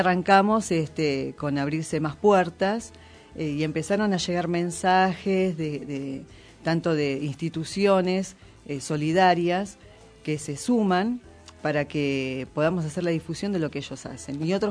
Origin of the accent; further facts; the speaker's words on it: Ituzaingó, Buenos Aires Province, Argentina; yo soy de Ituzaingó.